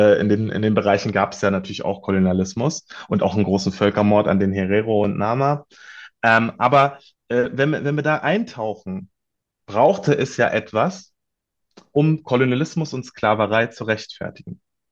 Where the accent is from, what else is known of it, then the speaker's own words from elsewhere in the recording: Kassel, Hesse, Germany; Ich bin wieder hier in meiner Heimatstadt in Kassel.